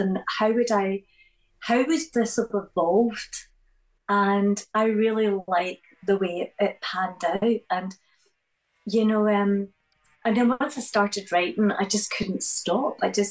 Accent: Glasgow, Scotland, United Kingdom; And it's just that thing also of growing up in Glasgow and seeing people that you really identify with on shows like Top of the Pops and Old Gravy Whistle Test

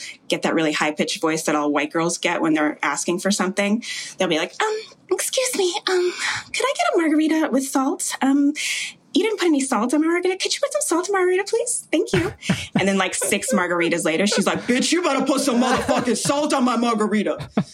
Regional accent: Jamaica; born there; I was born in Jamaica. My whole family is Jamaican

